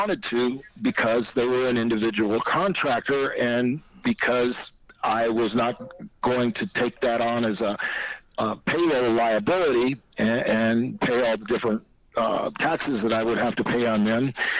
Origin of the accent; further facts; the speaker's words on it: Gary, Indiana, United States; when I was a kid, I grew up in Gary, Indiana for the first 10 and a half years of my life.